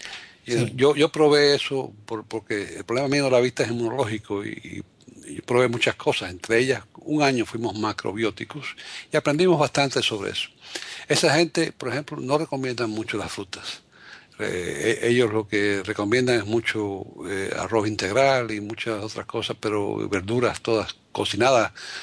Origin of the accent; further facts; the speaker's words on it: Havana, Cuba; yo, por ejemplo, me crié en La Habana, yo nací en el año 42, soy un poco más viejo que tú, bastante más viejo que tú.